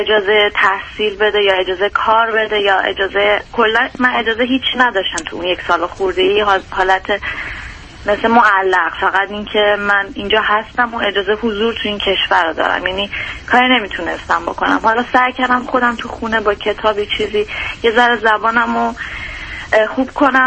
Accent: Iran; moved away as an adult; now in Germany; 26 سالمه و حدود 3 سال و چند ماهه که از ایران اومدم.

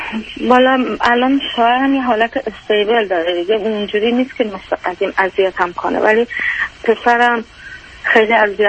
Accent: Iran; now in Turkey; تصمیم گرفت از ایران خارج شد، اومدیم ترکیه

